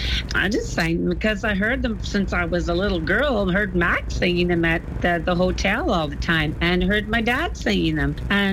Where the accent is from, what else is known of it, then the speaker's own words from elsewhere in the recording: Ontario, Canada; But growing up in the Ottawa Valley in Quia, well, in the hotel, I heard music 7 days a week.